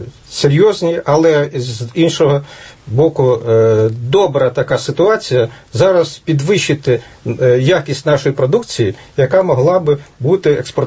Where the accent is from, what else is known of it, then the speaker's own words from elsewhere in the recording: Kharkiv Oblast, Ukraine; Да, це я з Харківщини, я знаю такий завод в Великому Бурлуці